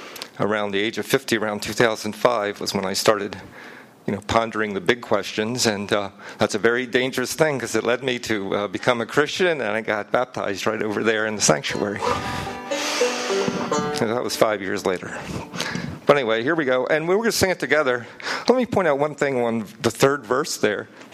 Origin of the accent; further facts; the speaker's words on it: Baltimore, Maryland, United States; I was from Baltimore, so we were in the Patapsco River Valley taking a hike there.